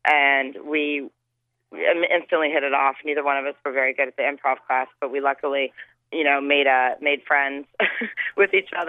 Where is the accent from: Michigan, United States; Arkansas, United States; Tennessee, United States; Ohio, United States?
Arkansas, United States; Farmington; I grew up in Farmington, which is right outside of Fayetteville, and I went to college at the University of Arkansas, and so there's a lot of good stories about growing up in Arkansas